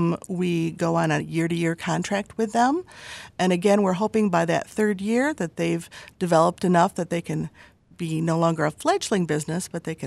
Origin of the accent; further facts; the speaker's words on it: Michigan, United States; also born or lived in New York City; I was actually born and raised in Shiawassee County. And as many folks do, when high school is finished, they wanted to get out as soon as possible.